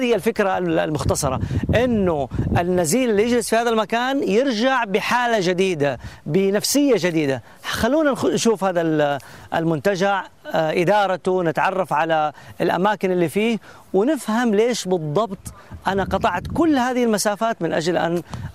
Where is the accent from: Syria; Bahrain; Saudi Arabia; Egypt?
Saudi Arabia; نحن جايين من السعودية على هذا المكان في السويد.